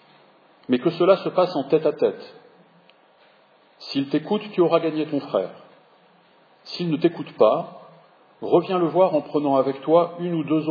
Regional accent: Lille, Hauts-de-France, France; Nous sommes originaires de la région de Lille.

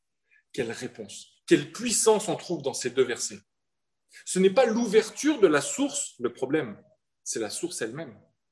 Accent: south of France, France; Et je viens du sud de la France.

